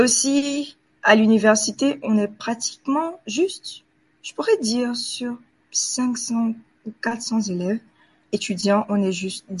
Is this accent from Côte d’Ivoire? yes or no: yes; Côte d’Ivoire; now in Canada; ce que j'ai pris pour venir au Canada, c'est surtout ma langue, mon accent, parce que je suis toujours fière d'assumer que je suis ivoirienne